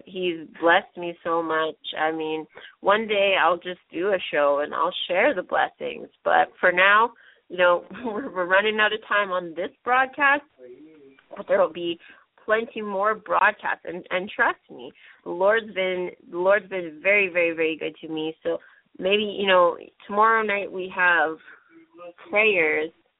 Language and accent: English; Canada; I'm from Canada. The altitude is a little different up here, you know?